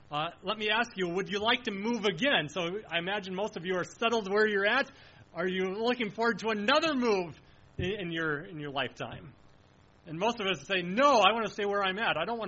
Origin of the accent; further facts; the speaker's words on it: Onslow, United States; also born or lived in Indiana / Illinois; So I was born in Indiana when I was fairly young, and I don't even remember this move, but when I was fairly young, my family moved to Illinois. And then from Illinois, we moved to Onslow